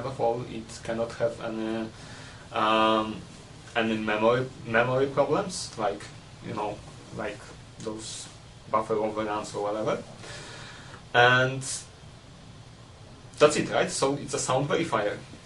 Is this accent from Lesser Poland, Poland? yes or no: no; Wrocław, Lower Silesian Voivodeship, Poland; English is a second language; now in Aachen, Germany; in the perfect pronunciation. So I'm Polish, I'm from Wrocław. I'm currently working at the European Microsoft Innovation Center in Aachen